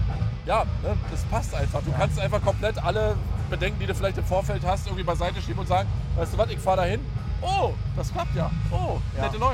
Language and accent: German; Friesack, Brandenburg, Germany; Ich bin ja hier groß geworden in der Gegend